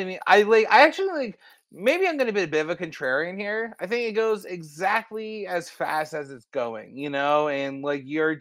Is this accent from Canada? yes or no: yes; Canada; We're not like we're Canadian entertainers, so we'll never get canceled because no one's ever gonna know who we are.